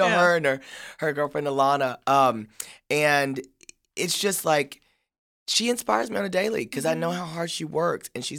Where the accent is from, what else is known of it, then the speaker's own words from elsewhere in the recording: Texas, United States; oh, I'm from Texas also